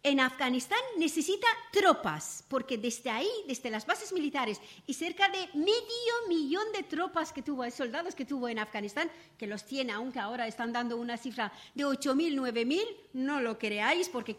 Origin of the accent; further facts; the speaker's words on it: Iran; yo soy de Irán, en mi país vivimos desde hace miles de años, somos países muy antiguos, al menos 15 naciones diferentes.